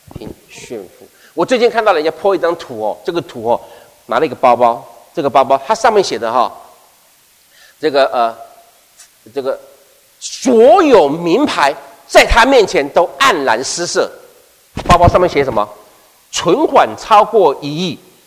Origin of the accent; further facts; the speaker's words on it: China; now in United States; 我们这个时代，我们中国人特别好，经过这个二次大战内战，大家都很贫穷